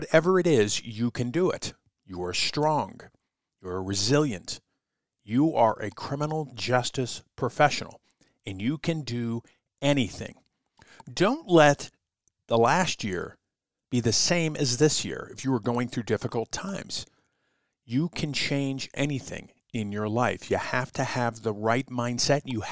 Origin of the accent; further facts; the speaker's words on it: Colorado, United States; Now here in Colorado, my home state, we've had devastating fires.